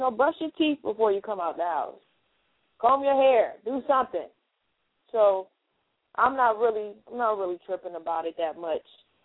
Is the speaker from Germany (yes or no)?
yes; Germany; You know, I was raised in Germany.